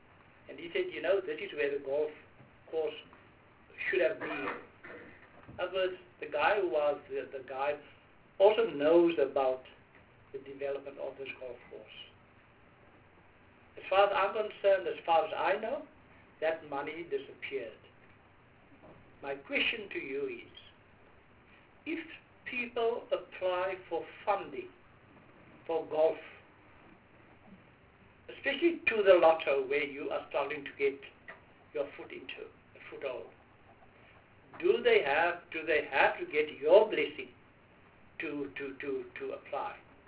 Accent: Port Elizabeth, Eastern Cape, South Africa; I know I'm from Port Elizabeth. I'm from the Eastern Cape

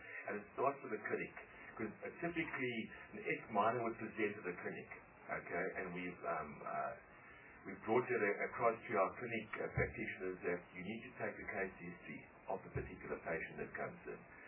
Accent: Tronyana, Eastern Cape, South Africa; born there; I was born in Tronyana in the Transkei, and my mother was born in Tumakala in the Suska. So I'm like standing between the two.

